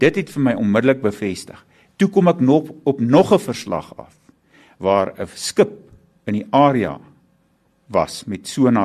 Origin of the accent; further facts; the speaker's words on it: Pongola, KwaZulu-Natal, South Africa; ek het groot geword in Pongola, in die suikerrietlande